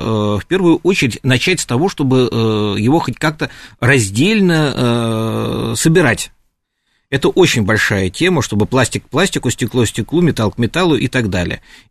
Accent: Moscow, Russia; Я просто старый коренной москвич

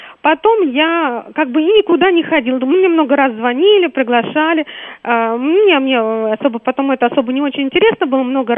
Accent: Moscow, Russia; я из Москвы.

